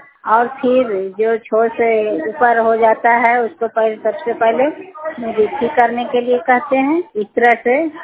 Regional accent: Sherpur, India; और मैं शेरपुर गांव की रहने वाली हूँ। इटासंग पंचायत मेरा नाम है, इटासंग भदवा, और मेरा रहुल ब्लॉक है।

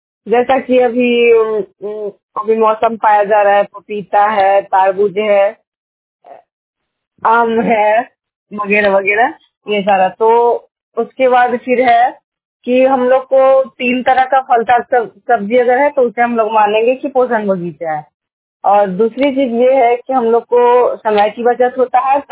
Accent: Nawada, Bihar, India; और मैं नवादा डिस्ट्रिक्ट से बिलोंग करती हूँ

